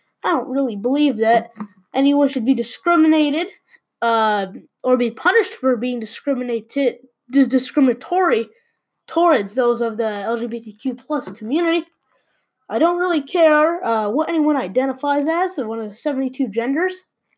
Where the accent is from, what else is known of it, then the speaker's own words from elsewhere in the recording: New York, United States; I'm from New York.